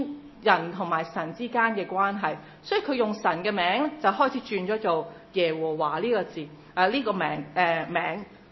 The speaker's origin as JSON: {"language": "Cantonese", "country": "China", "said": "咁可能我哋中國人會覺得你即係講乜啊咁樣"}